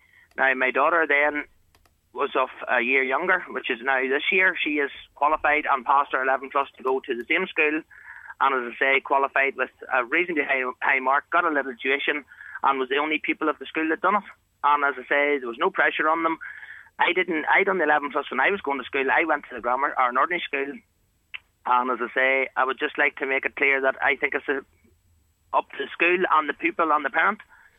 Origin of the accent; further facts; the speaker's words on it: Northern Ireland, United Kingdom; I come from the County Armagh area as well.